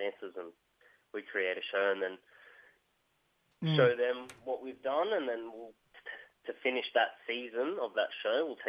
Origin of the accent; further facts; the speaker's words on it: New South Wales, Australia; So I grew up in the Blue Mountains, which is Darug and Gunungurra country, but my grandmother's country is Dungari, and she's from Kempsey.